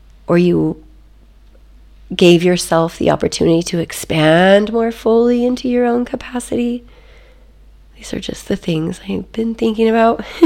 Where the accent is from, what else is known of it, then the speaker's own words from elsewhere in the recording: United States; I know it's a big drinking time. I'm certainly an American.